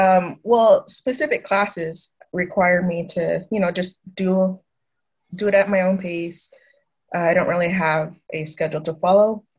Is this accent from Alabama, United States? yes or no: no; Dilley, Texas, United States; now in Fountain, United States; I am from Dilley, Texas.